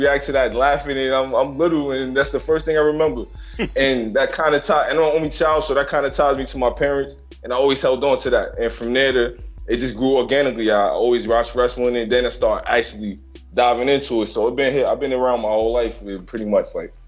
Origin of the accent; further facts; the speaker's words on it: New York, United States; I'm from New York, so Channel 9, they had a news report one night.